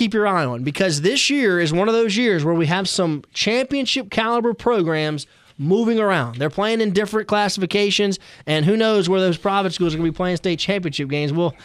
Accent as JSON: {"language": "English", "region": "Louisiana", "country": "United States", "said": "Kentwood, I'm from Tangipahoa Parish. They've been 1A as long as I can ever remember."}